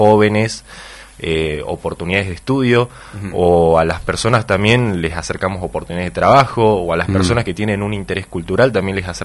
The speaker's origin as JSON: {"language": "Spanish", "region": "Salta", "country": "Argentina", "tie": "born or raised there", "also_born_or_lived": "Tartagal", "said": "Somos los dos salteños"}